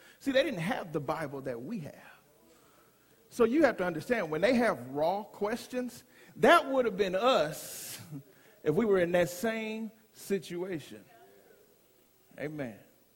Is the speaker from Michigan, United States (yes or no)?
yes; Detroit, Michigan, United States; I grew up in Detroit, Michigan, the north, and I have been delivered from winter.